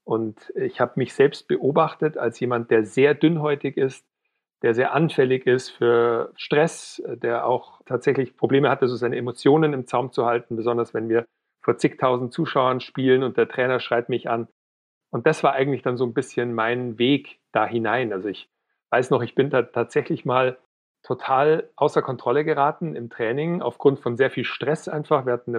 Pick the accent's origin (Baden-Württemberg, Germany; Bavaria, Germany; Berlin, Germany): Bavaria, Germany; Weilheim; now in Munich, Germany; ich komme ursprünglich aus Weilheim in Oberbayern, wohne mittlerweile in München